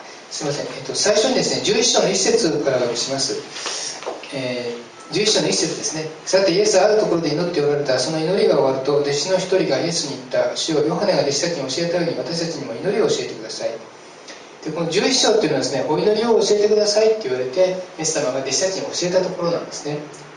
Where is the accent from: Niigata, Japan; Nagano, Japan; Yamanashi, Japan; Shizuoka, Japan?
Nagano, Japan; 私長野のですね、開拓地で育ったんですけども、農業の開拓地で育ったんですけども、